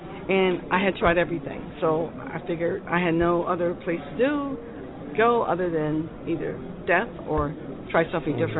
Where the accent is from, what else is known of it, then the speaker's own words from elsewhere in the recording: Philadelphia, Pennsylvania, United States; And I didn't like D.C., so I decided to come back to Philly because I'm from Philly.